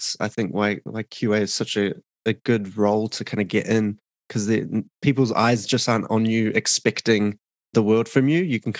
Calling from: Auckland, New Zealand; I'm calling in from Auckland, New Zealand, Southern Hemisphere.

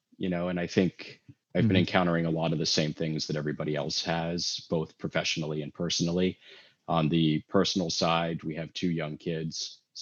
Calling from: Los Angeles, California, United States; I am calling in from sunny California, Los Angeles, California.

